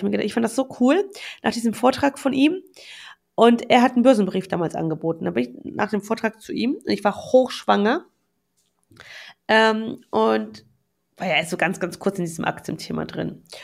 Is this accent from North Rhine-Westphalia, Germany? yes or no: yes; Wuppertal, North Rhine-Westphalia, Germany; ich bin in Wuppertal aufgewachsen, habe in Düsseldorf studiert